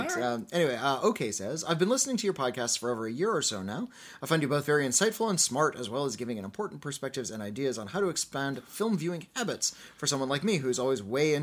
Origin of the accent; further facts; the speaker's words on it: Finland; English is a second language; now in United States; The film is from my home country of Finland, and it was released here just this year.